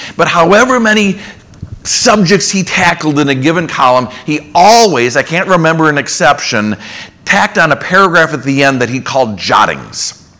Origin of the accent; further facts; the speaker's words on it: Minneapolis, Minnesota, United States; a sports columnist that probably none of you have ever heard of from my hometown newspaper, the Minneapolis Tribune